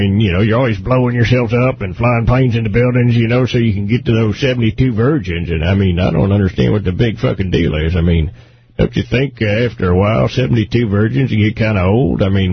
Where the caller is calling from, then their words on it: United States; I'm calling from the United States of America.